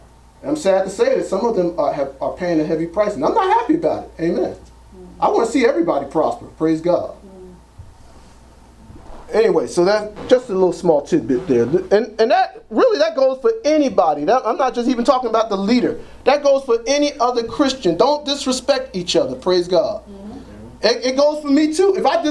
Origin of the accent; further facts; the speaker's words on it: Trenton, New Jersey, United States; For example, where I grew up at in Trenton, New Jersey, when we say, man, that is a bad dude, boy.